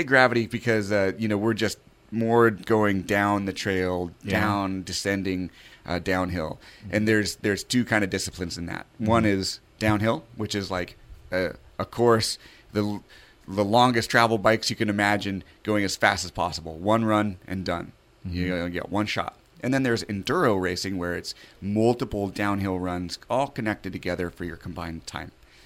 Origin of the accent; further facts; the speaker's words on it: Copalis Crossing, Washington, United States; we would go out behind our house. I grew up in Copalis Crossing